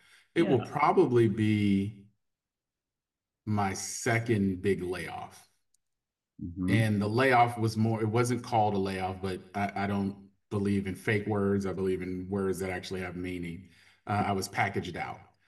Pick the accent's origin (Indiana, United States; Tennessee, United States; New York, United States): Indiana, United States; Indianapolis; So Stanley Electronic Security was based out of my hometown of Indianapolis, Indiana.